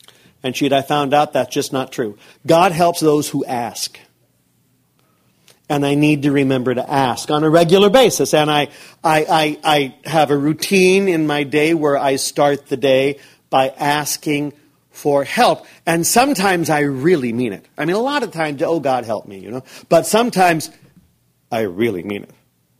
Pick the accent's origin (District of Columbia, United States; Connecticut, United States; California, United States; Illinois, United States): California, United States; I'm from Northern California. We do not even speak to the people in Southern California, just so you know, in case you think we're all, in case you think we're all from down there.